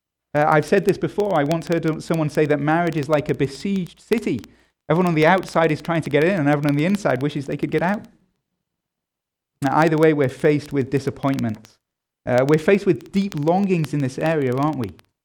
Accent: England, United Kingdom; We're Presbyterian, I'm an Englishman

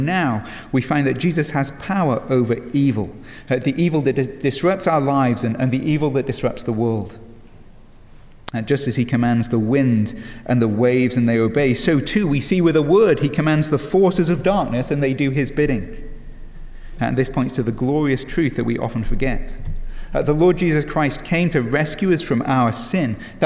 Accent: England, United Kingdom; I'm from England, and in the UK, the kids only just went on summer break.

